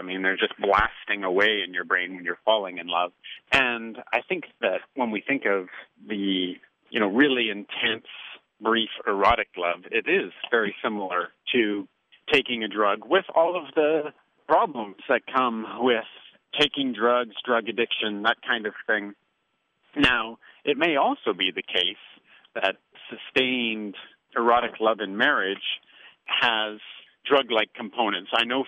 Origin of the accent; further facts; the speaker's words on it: Canada; now in United States; I'm a Canadian now living in the United States.